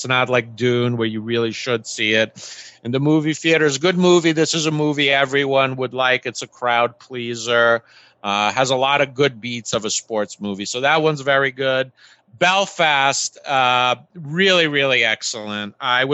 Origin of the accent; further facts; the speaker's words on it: Italy; because I grew up in Italy kind of around that time that the movie takes place.